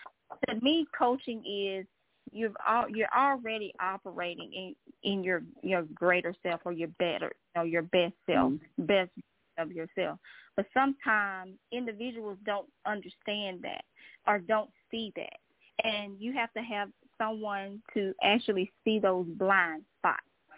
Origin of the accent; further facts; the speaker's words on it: Mississippi, United States; now in Virginia, United States; But I'm originally from Mississippi.